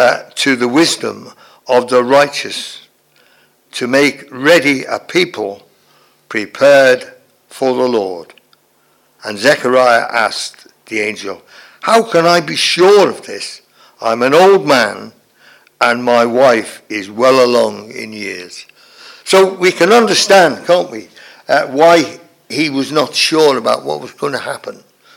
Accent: Liverpool, North West England, United Kingdom; I was brought up in Liverpool, and there's a big division between the Roman Catholics and the Protestants, the orange people, you know, the orange men.

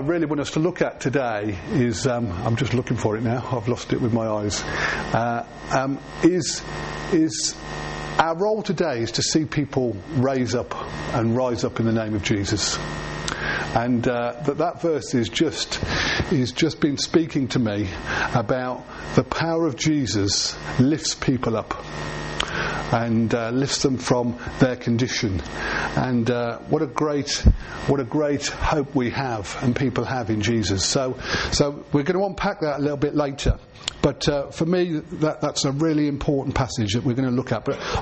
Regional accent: Worcester, West Midlands, United Kingdom; and I'm from Worcester.

